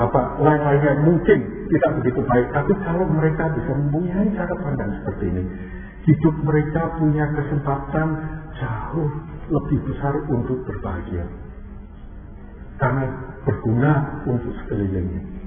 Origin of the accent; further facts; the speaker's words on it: Semarang, Central Java, Indonesia; Ini saya lahir di Semarang, dibesarkan sebagai orang Jawa.